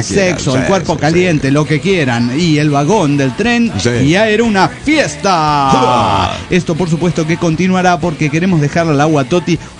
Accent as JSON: {"language": "Spanish", "region": "Oaxaca", "country": "Mexico", "said": "Veo que yo soy de Oaxaca, me agüito fácil"}